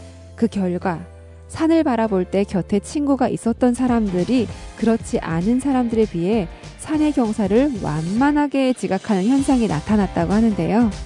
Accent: North Korea; now in South Korea; 저는 탈북민 방송원

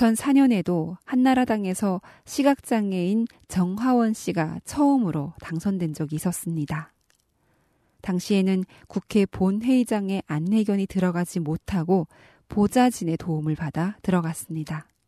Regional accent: North Korea

